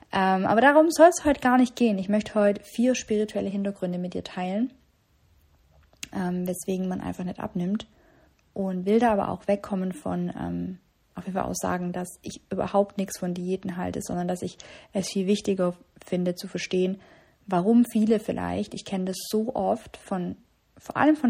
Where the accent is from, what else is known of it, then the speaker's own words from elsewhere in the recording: Ilshofen, Baden-Württemberg, Germany; Der Self-Love-Day wird in Ilshofen stattfinden, in meinem Heimatort in der Nähe von Schwäbisch Hall.